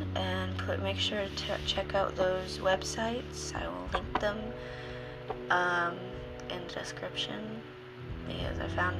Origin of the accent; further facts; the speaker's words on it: Indiana, United States; Spooklight Hill is a very common thing from where I'm from Indiana.